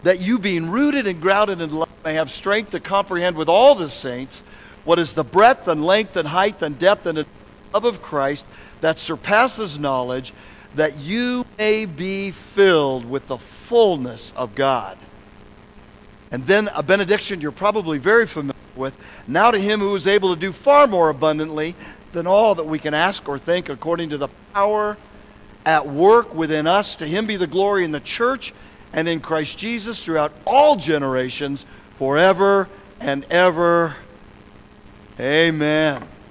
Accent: California, United States; I'm from Southern California. My Rams moved out to St. Louis.

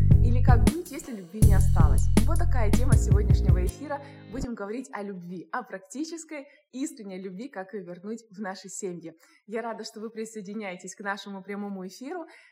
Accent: Ukraine; now in United States; мы живем в Америке. Ну вот, собственно говоря, такая моя небольшая визиточка, а сами мы вообще родом из Украины.

